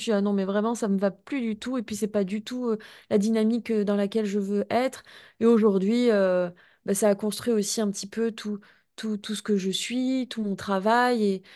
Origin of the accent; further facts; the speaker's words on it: France; accent: French; Avec mon accent français, je tiens à le préciser